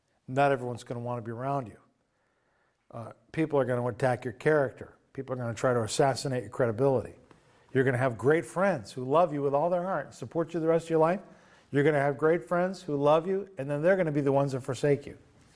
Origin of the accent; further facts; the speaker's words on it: Springfield, Massachusetts, United States; moved away; he had to pull me out of my hometown, because I can guarantee you that if I stayed in Springfield, Mass., Agawam, I would not be, probably not be following the Lord